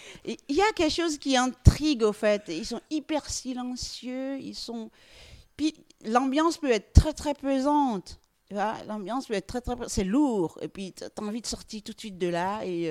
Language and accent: French; Benin; moved away as an adult; now in Switzerland; Oui, alors moi je suis née à Gbomen dans Romain, au Bénin.